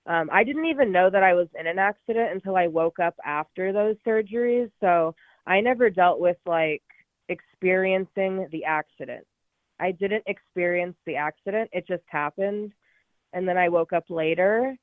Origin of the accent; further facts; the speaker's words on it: Sacramento, California, United States; now in Phoenix, United States; Yeah, I moved here about 15 years ago. I'm from the Sacramento area. But now I'm down here in Phoenix.